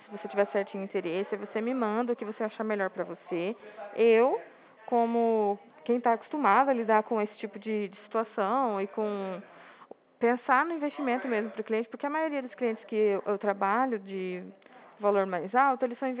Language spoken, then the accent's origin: Portuguese; Dracena, São Paulo, Brazil; eu sou de Dracena, no interior de São Paulo.